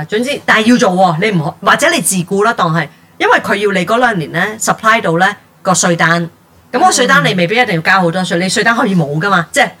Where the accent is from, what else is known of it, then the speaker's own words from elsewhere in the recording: Hong Kong; 我呢個 course 咧得我一個香港人啦，香港學生啦